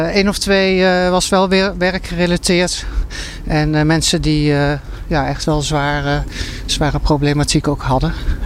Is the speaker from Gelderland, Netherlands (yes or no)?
yes; Zaltbommel, Gelderland, Netherlands; Ja, ik kom natuurlijk wel uit Zaltbommel, dat is de omgeving in Rossum.